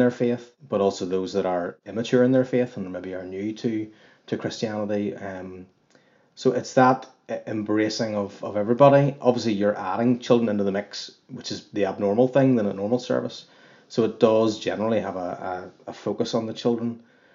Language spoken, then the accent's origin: English; Belfast, Northern Ireland, United Kingdom; I'm from Belfast, married to Kerry, I've got three girls. I'm a teacher and I grew up in Belmont Presbyterian